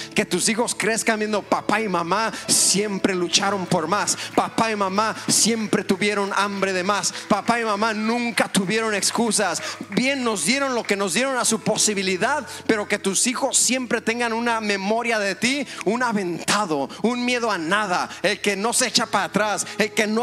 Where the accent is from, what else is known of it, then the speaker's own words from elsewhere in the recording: Santana, Michoacán, Mexico; Soy de Michoacán. Pues de Michoacán será el mejor. Crecí en Santana.